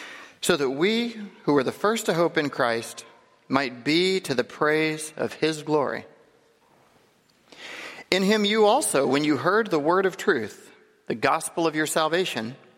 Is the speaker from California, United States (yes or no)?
yes; California, United States; I am from California, where this weather is a nice change of pace.